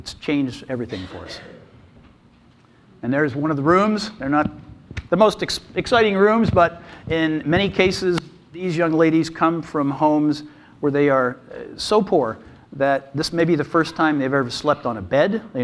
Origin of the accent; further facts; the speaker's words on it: Plymouth, Michigan, United States; Well, they told you I'm from Plymouth, Michigan, which is a suburb of Detroit.